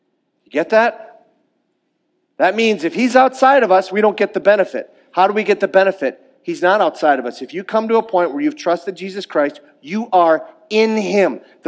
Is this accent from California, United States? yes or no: no; Minnesota, United States; That is what we'd call, where I'm from the Iron Range, we call that a heck of a deal.